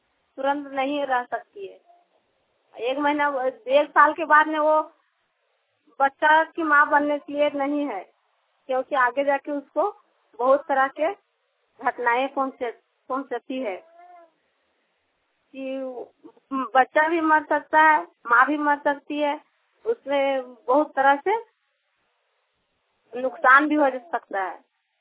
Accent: Bariyat, India; मैं ग्राम बरियट से हूँ।

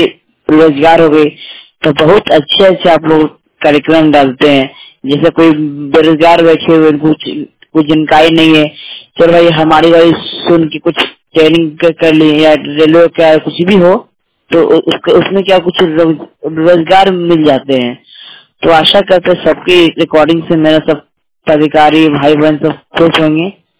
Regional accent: Dhanbad, Jharkhand, India; लोग बिजन धनबाद का रहने वाला हूँ।

